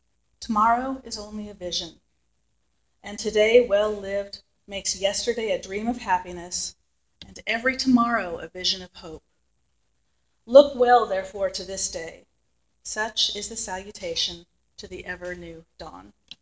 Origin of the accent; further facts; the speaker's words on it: San Francisco, California, United States; Growing up in San Francisco, that was one of the things.